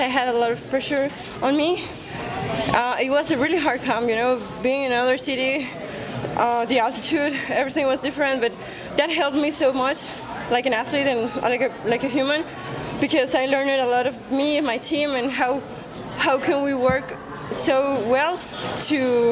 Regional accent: Mexico City, Mexico; I did my camp in my hometown, in my city, in my gym, in my house, in my car, in my everything I know. So it was awesome. After that hard training camp I had in Mexico City

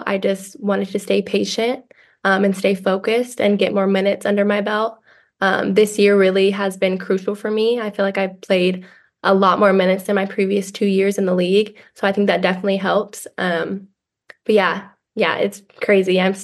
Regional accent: Houston, Texas, United States; I think just Texas in general has just a huge youth soccer scene. And just growing up in Houston, being able to make all those trips, play all those games

